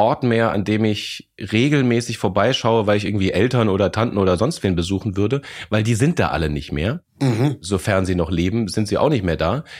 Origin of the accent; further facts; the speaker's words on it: Lorsch, Hesse, Germany; also born or lived in Bavaria; Und Hessen bezeichne ich bis heute als meine Heimat, vor allem Südhessen. Ich bin in Lorsch groß geworden. Wunderschöne Kleinstadt an der hessischen Bergstraße mit einem Weltkulturerbe, dem Kloster Lorsch